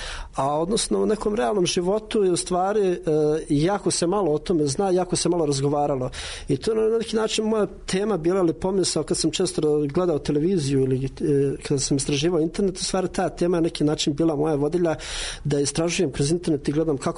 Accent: Banja Luka, Republika Srpska, Bosnia & Herzegovina; Znači, ja dolazim iz Banja Luke. Inače sam studirao slikarstvo i u Banja Luci i u Beogradu.

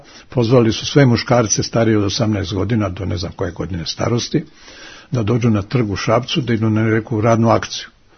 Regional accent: Bitola, Pelagonia, North Macedonia; Moji su bili učitelji, rođen sam u Bitolju, 24. oktobra 1938. godine u Bitolju.

